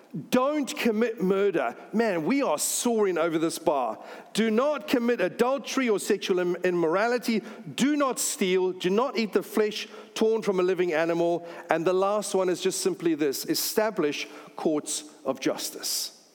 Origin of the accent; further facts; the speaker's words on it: South Africa; now in New Zealand; I grew up in South Africa. We had apartheid passed down to us. We have moved to New Zealand